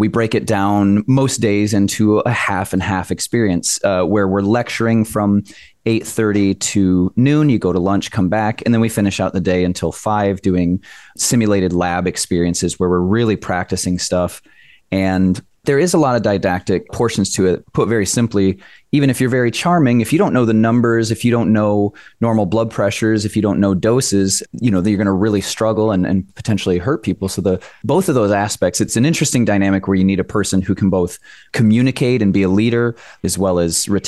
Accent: Flint, Michigan, United States; I'm the EMT, AEMT instructor at Chattahoochee Tech. I grew up in Flint, Michigan, right in the center.

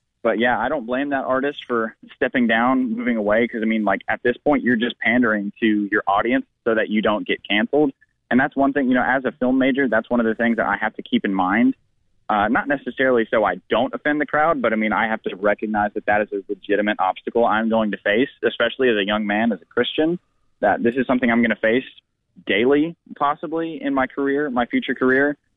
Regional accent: the South, United States; growing up in the South, I've always been told treat a gun like it's loaded at all times

